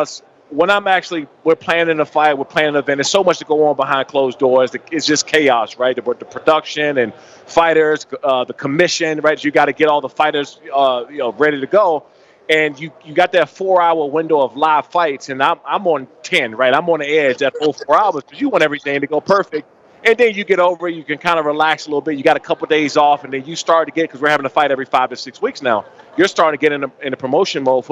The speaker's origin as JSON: {"language": "English", "region": "East Coast", "country": "United States", "said": "and I'm from the East Coast, so we're not used to seeing, you know."}